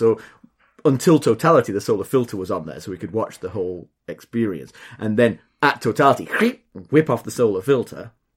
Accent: England, United Kingdom; It has a river running through it, which is for me, as an English person, it's a vast river.

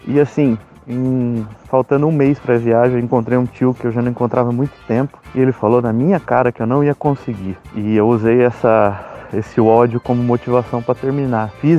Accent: Campinas, São Paulo, Brazil; Eu acho que eu tenho 33 anos, eu sou encarregado de obra e sou de Campinas, São Paulo.

